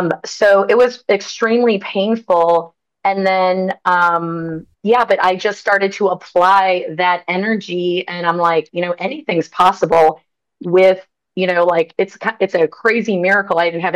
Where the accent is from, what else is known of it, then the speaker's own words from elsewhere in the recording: St. Louis, Missouri, United States; I was 15. I grew up in St. Louis, Missouri.